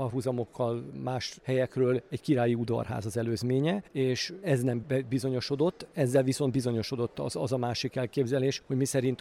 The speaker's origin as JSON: {"language": "Hungarian", "town": "Sopron", "region": "Győr-Moson-Sopron", "country": "Hungary", "tie": "born there", "said": "az én szülővárosomra Sopronra gondolok"}